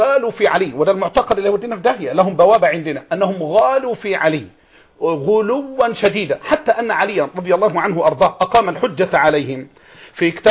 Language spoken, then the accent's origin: Arabic; Egypt; يقصد معنا احنا يعني كمصريين